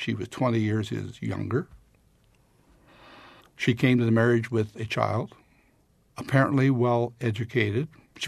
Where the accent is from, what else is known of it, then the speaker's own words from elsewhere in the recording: Prairie du Chien, Wisconsin, United States; I'm from Prairie du Chien.